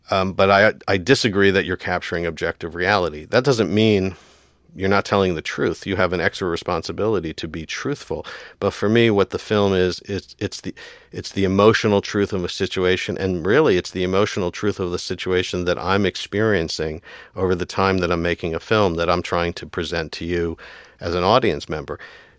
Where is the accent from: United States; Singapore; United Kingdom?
United States; Also, as an American Jew, I have been somewhat, in my early years, obsessed with the Holocaust.